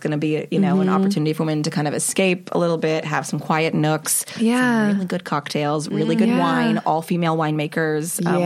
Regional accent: Los Angeles, California, United States; Los Angeles.

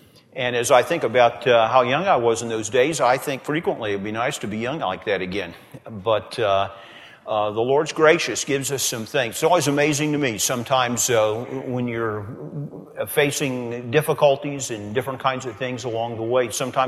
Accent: Indianapolis, Indiana, United States; And I can remember when I was growing up in Indianapolis, there was a place where you could go and you could hear a lot of gospel music

